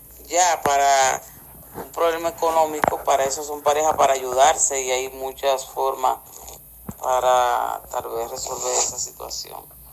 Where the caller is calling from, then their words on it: Dominican Republic; Hola, de República Dominicana, número uno.